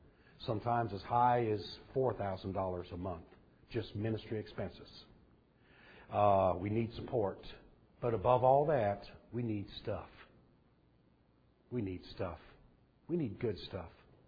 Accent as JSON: {"language": "English", "town": "Athens", "region": "Texas", "country": "United States", "said": "We're not from Macedonia. I'm from Athens. Very biblical city."}